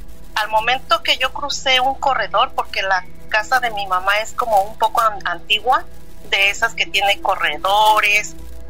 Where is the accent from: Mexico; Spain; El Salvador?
Mexico; Cuautitlán, State of Mexico; Y yo soy de Cuautitlán, Estado de México.